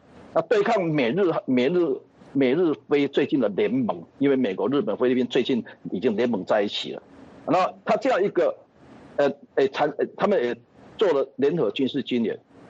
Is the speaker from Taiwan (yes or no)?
yes; Taiwan; 在我台湾人的角度